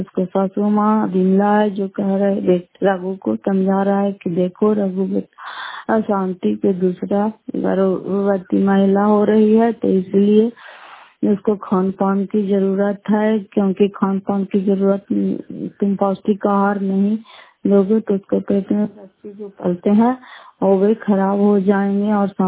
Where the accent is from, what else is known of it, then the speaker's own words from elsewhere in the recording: Fatehpur, Bihar, India; मैं कुमार की नगर फतेहपुर पंचायत मकरौता जिला नालंदा करापसरा ब्लॉक की निवासी हूँ।